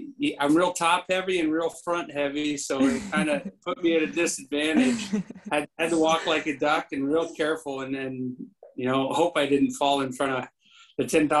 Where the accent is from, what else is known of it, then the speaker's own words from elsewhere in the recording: Ohio, United States; now in Tulsa, United States; I'm from Ohio.